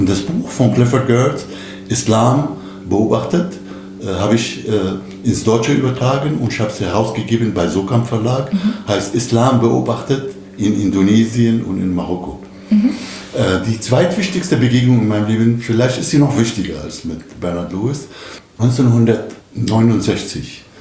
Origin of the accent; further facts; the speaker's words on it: Damascus, Damascus Governorate, Syria; ich habe ihm gesagt, ich komme aus Damaskus.